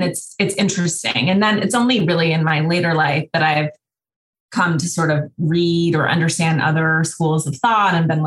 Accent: Montana, United States; And I grew up in Montana. There was a small Jewish community.

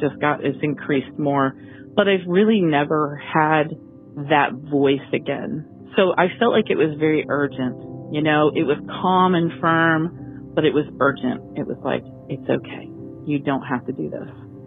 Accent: Goldsboro, North Carolina, United States; I'm from Goldsboro, North Carolina.

